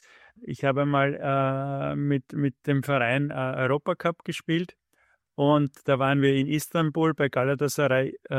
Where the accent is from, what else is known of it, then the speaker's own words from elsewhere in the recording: Vienna, Austria; Ich bin in Floridsdorf aufgewachsen, bei der Schwarzlag genau.